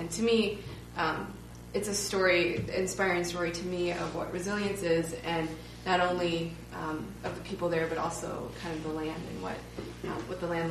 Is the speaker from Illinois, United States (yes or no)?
no; Toledo, Ohio, United States; So I'm from the Toledo, Ohio area, and close to where I live is Detroit, Michigan